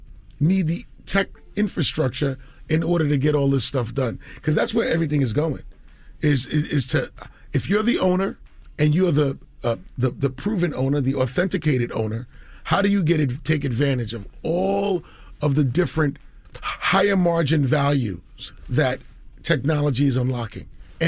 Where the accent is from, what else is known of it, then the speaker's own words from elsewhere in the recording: Queens, New York, United States; because I'm a kid from Queens, 5 colleges in 2 years, didn't graduate.